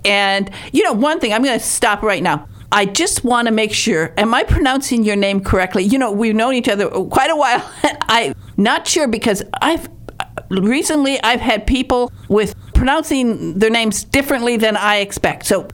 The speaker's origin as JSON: {"language": "English", "region": "Michigan", "country": "United States", "tie": "born there", "said": "I was born in March on March 28th, and it was one of the biggest snowstorms ever in northern Michigan."}